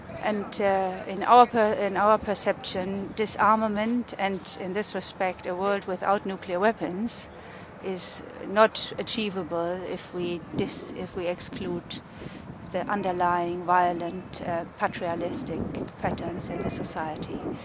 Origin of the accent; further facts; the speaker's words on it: Germany; now in Oslo, Norway; I'm originally from Germany, currently living in Oslo, Norway.